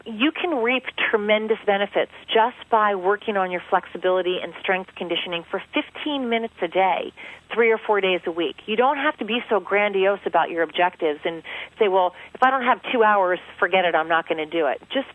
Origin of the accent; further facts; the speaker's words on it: Philadelphia, Pennsylvania, United States; because you know, I was raised in Philadelphia, and at our country club, it would mean that my dad was coming off the golf course